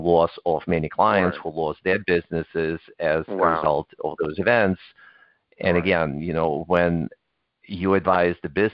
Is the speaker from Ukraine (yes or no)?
yes; Ukraine; English is a second language; moved away; I grew up in Ukraine when it was still part of its former Soviet Union.